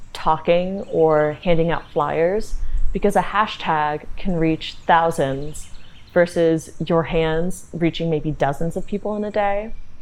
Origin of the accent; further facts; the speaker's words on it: Melbourne, Florida, United States; I'm from Central Florida, Melbourne, Florida, which is literally just an hour east of Orlando.